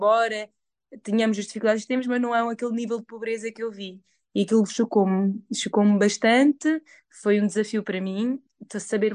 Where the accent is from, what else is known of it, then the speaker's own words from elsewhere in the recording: Lisbon, Portugal; born there; Eu nasci em Lisboa, aqui em Portugal, mas a minha mãe é moçambicana.